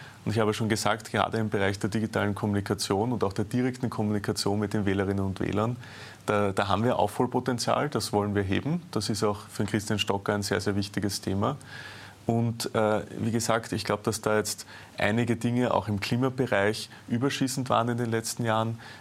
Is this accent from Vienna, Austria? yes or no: yes; Vienna, Austria; Naja, ich bin im Favoriten aufgewachsen, wohne auch noch immer dort.